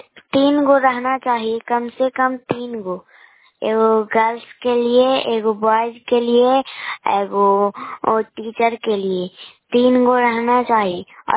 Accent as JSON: {"language": "Hindi", "town": "Nalanda", "region": "Bihar", "country": "India", "said": "मैं नालंदा जिला के रहने वाली हूँ। मैं गोरखपुर पंचायत से बोल रहा हूँ।"}